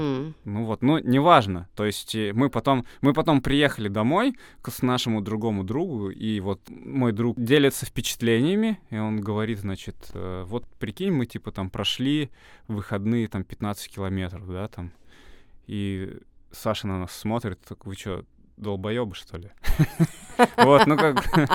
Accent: Neftekamsk, Bashkortostan, Russia; Считай, я родом из Нефтекамска

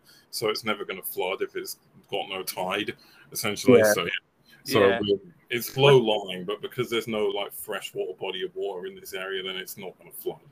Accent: England, United Kingdom; So like, as an Englishman, seeing that amount of rain bucket down over a couple of days was pleasing

